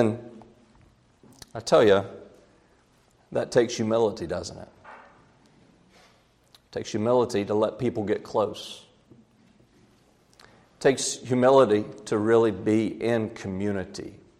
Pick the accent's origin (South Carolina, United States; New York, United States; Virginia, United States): South Carolina, United States; So in my home state, South Carolina, geographically it's divided in sort of two major sections.